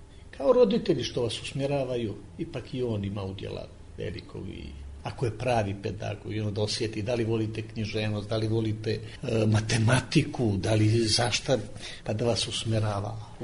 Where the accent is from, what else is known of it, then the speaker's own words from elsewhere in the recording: Bijelo Polje, Bijelo Polje Municipality, Montenegro; also born or lived in Zemun; I onda se vratio iz Banje u Crnu Goru, Bijelo polje, tu smo živjeli.